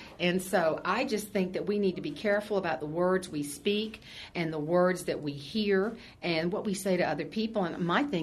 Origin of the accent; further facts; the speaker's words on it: Johns Island, South Carolina, United States; I grew up in the Low Country, we call it. It's outside of Charleston, John's Island. My daddy was a tomato farmer, and I married and moved to the middle part of the state we call the Ridge.